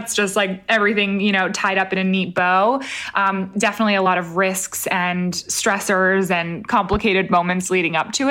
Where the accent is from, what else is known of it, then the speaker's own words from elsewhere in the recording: New York, United States; growing up in New York, you would think that a lot of my peers would also move to the city because I grew up relatively close